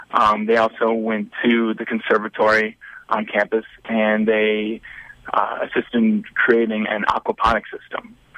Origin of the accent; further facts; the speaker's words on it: St. Paul, Minnesota, United States; now in Detroit, United States; I'm not. I grew up in St. Paul, Minnesota, but I moved to Detroit 2 years ago